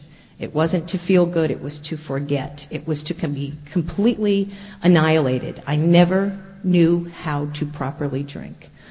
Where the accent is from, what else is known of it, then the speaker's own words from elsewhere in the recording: New Jersey, United States; I am 46 years old. I am originally from New Jersey.